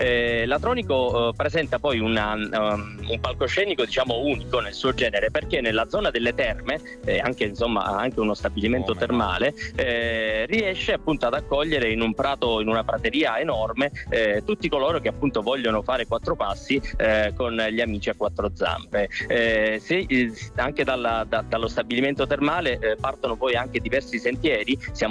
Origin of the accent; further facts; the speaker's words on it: Viggianello, Basilicata, Italy; Io sono di Viggianello.